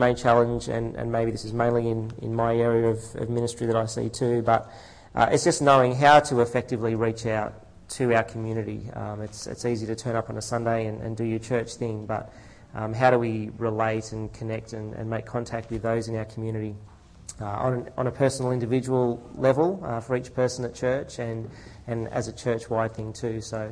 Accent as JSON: {"language": "English", "town": "Mangrove Mountain", "region": "New South Wales", "country": "Australia", "tie": "born or raised there", "said": "Yes, I grew up here on the Central Coast. I grew up on a chicken farm at Mangrove Mountain."}